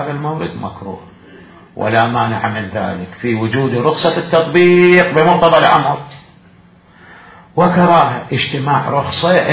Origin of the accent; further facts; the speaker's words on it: Najaf, Najaf Governorate, Iraq; لأن الحمامات اللي أول كانت عندنا بالنجف